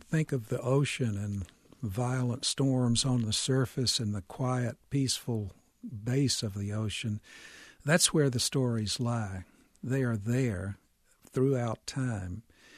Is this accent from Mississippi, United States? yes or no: yes; Mississippi, United States; as a Southerner, this is part of my culture. These are voices that I understand in my heart, that I grew up with. And in order to better understand myself as a white Mississippian born in a privileged family